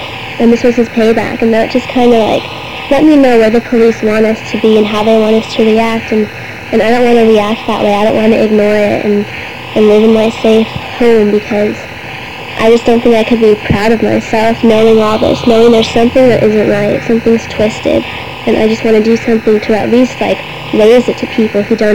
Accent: San Fernando Valley, California, United States; I grew up in San Fernando Valley, so my father works

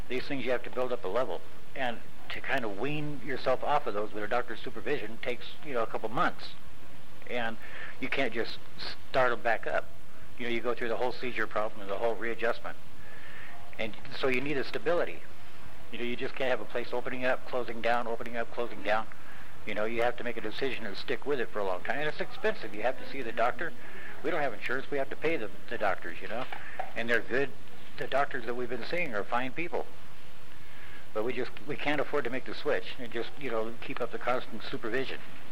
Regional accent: Santa Cruz, California, United States; born there; Yeah, I was born in Santa Cruz.

